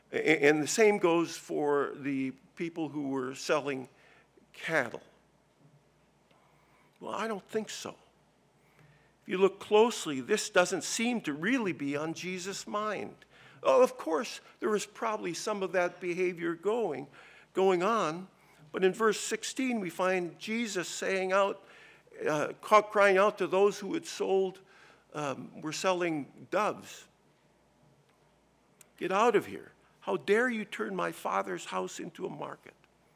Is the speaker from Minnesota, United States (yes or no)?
yes; Minnesota, United States; I'm from Minnesota. If you've been to a farm, let me just say, cattle and sheep on the move, it's not a pleasant sight.